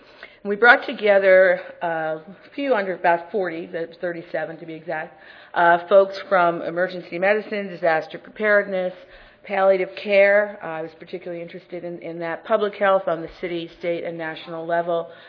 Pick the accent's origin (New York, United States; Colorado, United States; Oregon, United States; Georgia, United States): New York, United States; It's something quite ironic as a New Yorker to be standing in San Francisco talking about disaster ethics